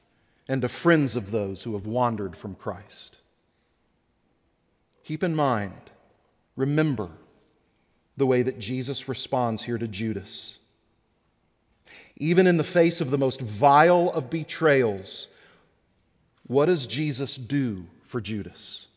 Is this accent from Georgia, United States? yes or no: no; Texas, United States; I'm from Texas. We shake hands.